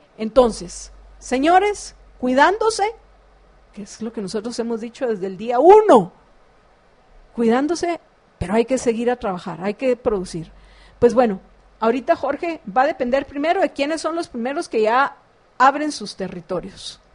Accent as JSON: {"language": "Spanish", "country": "Guatemala", "said": "nuestra competencia como guatemaltecos"}